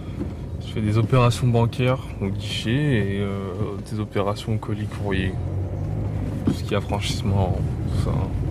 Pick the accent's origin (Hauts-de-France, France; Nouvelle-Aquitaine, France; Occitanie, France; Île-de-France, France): Nouvelle-Aquitaine, France; Soyaux; j'ai 22 ans, je suis né à Soyaux, j'habite toujours à Soyaux, et j'ai toujours pas bougé d'ici.